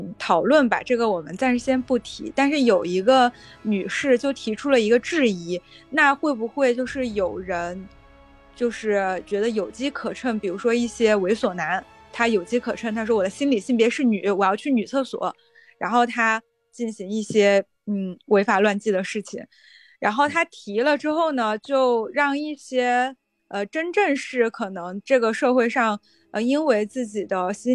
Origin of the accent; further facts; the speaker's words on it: China; 可能我是在中国的这个环境中成长的